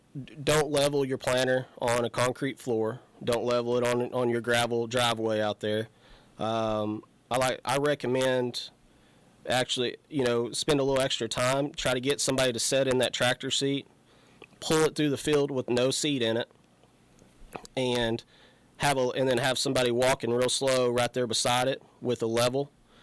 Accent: Elk City, United States; I was born and raised here in Elk City. I'm a fifth generation cotton farmer.

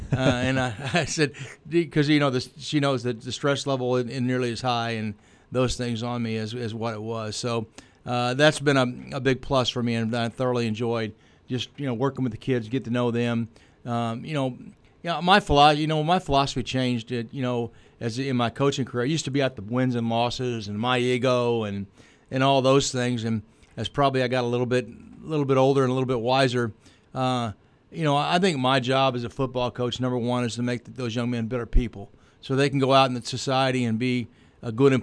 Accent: Herculaneum, Missouri, United States; Well, I grew up in Herculaneum, obviously, and graduated there in the Stone Ages.

